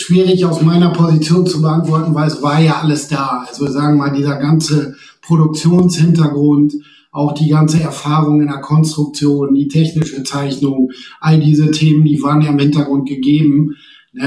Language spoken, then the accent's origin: German; Lower Saxony, Germany; Moin, wie man bei uns im Emsland sagt.